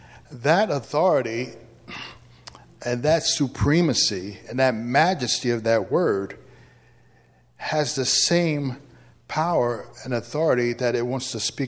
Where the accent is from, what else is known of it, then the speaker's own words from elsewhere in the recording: New York City, New York, United States; I'm born and raised in New York City.